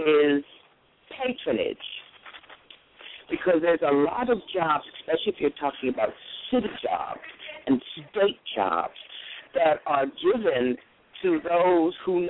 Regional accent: Boston, Massachusetts, United States; I am a Bostonian, born, educated, the whole realm, and I've watched my city change

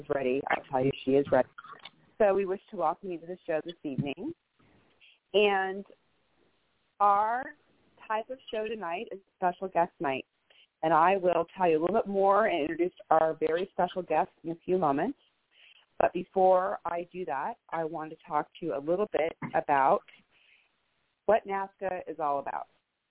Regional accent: Bellevue, Washington, United States; I am from Bellevue, Washington.

